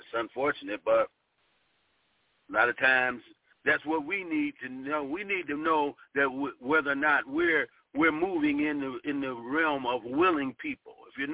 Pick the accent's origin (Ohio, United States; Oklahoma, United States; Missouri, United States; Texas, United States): Ohio, United States; Cleveland; I come from a background of working with the youth from my home state and my home city, Cleveland, Ohio, and I worked with three agencies.